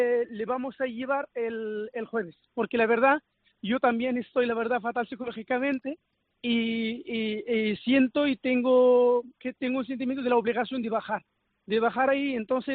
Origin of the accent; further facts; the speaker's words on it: Morocco; Yo soy de la zona afectada, entonces en mi pueblo fueron 6,8 grados en mi pueblo.